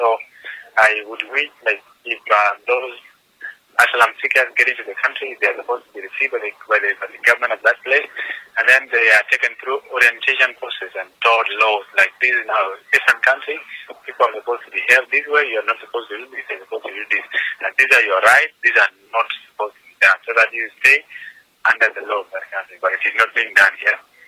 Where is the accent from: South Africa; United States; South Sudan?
South Sudan; English is a second language; now in Kenya; I'm from South Sudan. I left my country for the first time, that was 2007, and came to Kenya that same year. So I arrived here in the month of March to Kakuma Refugee Camp.